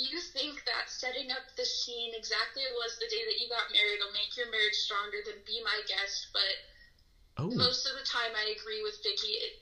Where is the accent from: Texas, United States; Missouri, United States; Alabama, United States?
Missouri, United States; I was quoting her, and also I'm a Midwest girl myself.